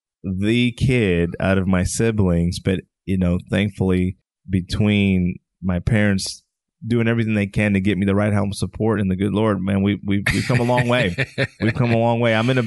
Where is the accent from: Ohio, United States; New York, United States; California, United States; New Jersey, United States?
New Jersey, United States; it's a badge of honor to say I am from Jersey because, you know, there's a lot of traditions.